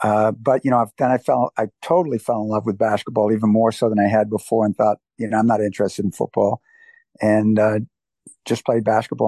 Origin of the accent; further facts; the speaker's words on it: New Hampshire, United States; I was born in New Hampshire. My first 7 years were in New Hampshire.